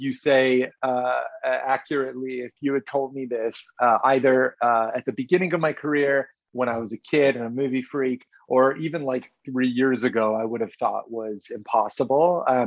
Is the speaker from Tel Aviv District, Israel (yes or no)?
yes; Tel Aviv, Tel Aviv District, Israel; now in London, United Kingdom; I was born here in London. I lived here until I was three, and then we moved to Tel Aviv